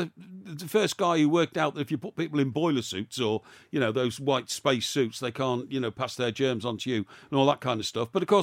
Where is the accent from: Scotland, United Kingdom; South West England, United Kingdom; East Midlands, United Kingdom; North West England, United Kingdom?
North West England, United Kingdom; Chester; when I was a kid growing up in Chester, on Saturdays we'd get over to Liverpool, you know, because they had bigger nightclubs and there were more women there.